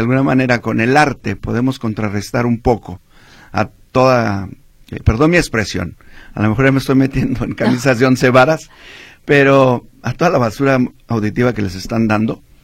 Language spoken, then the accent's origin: Spanish; San Andrés, Jalisco, Mexico; también somos de ahí de San Andrés. Mi papá, cuando llegó de Tecalitlán, ya mi abuelito llegaron al barrio de San Juan de Dios. Uh-huh. Pero mi papá ya crecieron ahí en San Andrés.